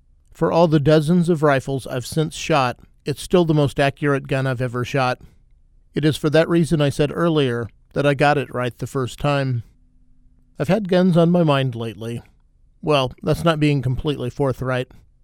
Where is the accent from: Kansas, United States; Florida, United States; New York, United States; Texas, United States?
Kansas, United States; First, big game hunting in Kansas, my home state, is a pretty limited affair